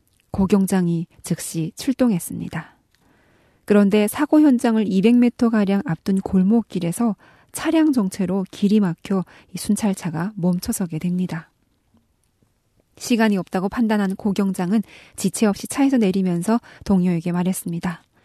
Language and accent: Korean; North Korea; now in South Korea; 지금까지 저는 탈북민 방송원